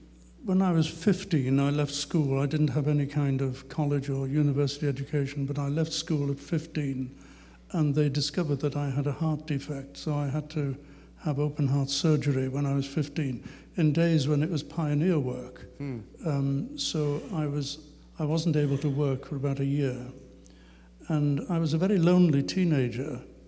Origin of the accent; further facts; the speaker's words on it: Liverpool, North West England, United Kingdom; I said, I come from Liverpool, and I said, we have a comedian in Liverpool